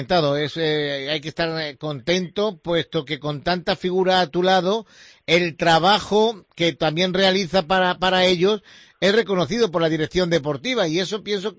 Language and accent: Spanish; Torre Don Jimeno, Andalusia, Spain; Además se vive muy a gusto en Torre Don Jimeno y él lo sabe. ¿Qué voy a decir yo? Voy a hablar mal de mi pueblo, no me lo perdonarían y nunca lo haré ni lo he hecho.